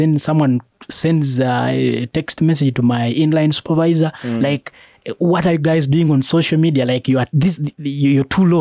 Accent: Bukomansimbi, Central Region, Uganda; Yes, I grew up in Bukomansimbi. Even my schools, I went in rural schools.

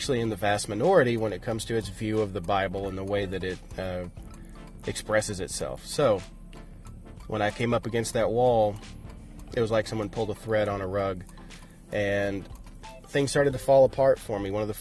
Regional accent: Arkansas, United States; I was raised in Arkansas, near the Oklahoma border, in an area called the River Valley.

